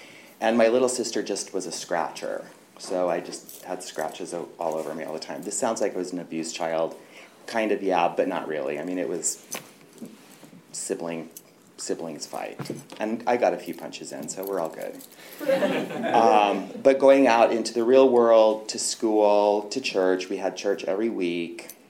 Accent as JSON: {"language": "English", "town": "Salt Lake City", "region": "Utah", "country": "United States", "tie": "born there", "said": "I'm an alcoholic. I was born in Salt Lake City, Utah in 1962. And I was born into a very Mormon family."}